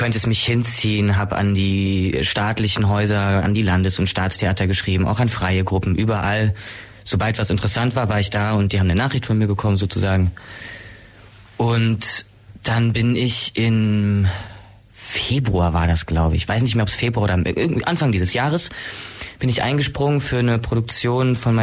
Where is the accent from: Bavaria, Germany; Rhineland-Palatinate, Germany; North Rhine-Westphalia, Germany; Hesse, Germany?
Hesse, Germany; Offenbach am Main; Ich bin kein gebürtiger Ulmer, ich komme aus dem wunderschönen Südhessen, aus Offenbach am Main.